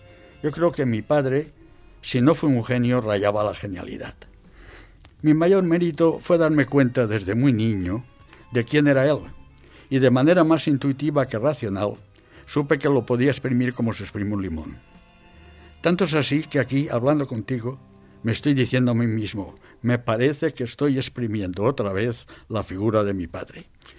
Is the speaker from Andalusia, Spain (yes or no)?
no; Valencia, Valencian Community, Spain; He pasado mi infancia en el Cabañal, en distintos domicilios. Al iniciar la vida universitaria volvimos a Valencia.